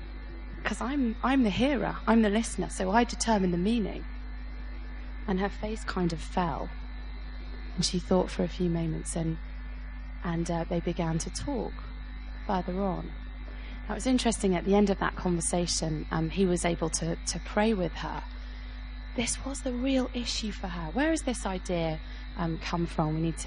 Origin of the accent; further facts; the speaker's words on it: England, United Kingdom; I, as an English person, aged 28, open my Bible and I read it and it has a particular meaning to me